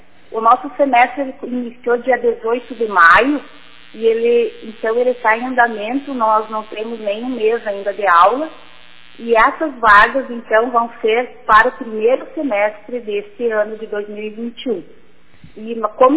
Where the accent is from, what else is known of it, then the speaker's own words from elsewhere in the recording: Alpestre, Rio Grande do Sul, Brazil; Eu sou natural de Alpestre